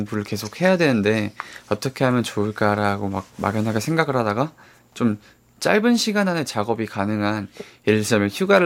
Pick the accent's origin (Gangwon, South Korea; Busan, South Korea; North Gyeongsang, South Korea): Busan, South Korea; 저는 부산에서 왔고요.